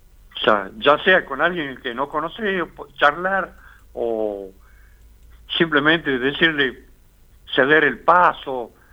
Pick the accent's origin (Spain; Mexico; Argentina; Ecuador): Argentina; Salta; moved away; yo una de las cosas por las que me fui de Argentina, de Salta, de Latinoamérica, era por la falta de libertad.